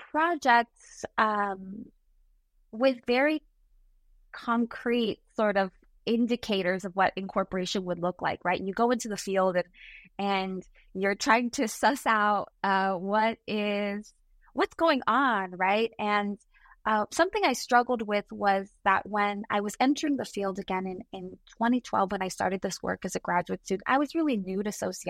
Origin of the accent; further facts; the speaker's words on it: Los Angeles, California, United States; I'm born and raised in Los Angeles. I am an LA girl through and through. I did my undergrad and graduate education in Los Angeles